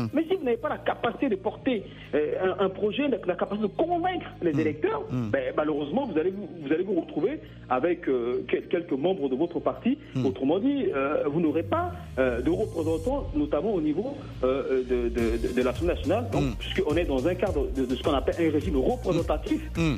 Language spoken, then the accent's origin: French; Central African Republic; Moi, je viens de la Centrafrique, et vous savez très bien ce qui s'est passé dans ce pays.